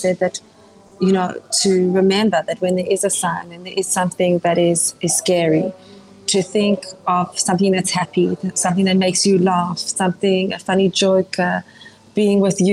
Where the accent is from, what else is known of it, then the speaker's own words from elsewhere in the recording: Israel; whenever I'm in South Africa and they hear that I'm from Israel, I was a bit nervous at first when I came to South Africa.